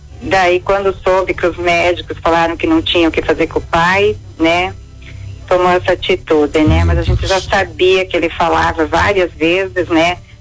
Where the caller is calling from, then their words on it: Garuva, Santa Catarina, Brazil; Garuva, Santa Catarina.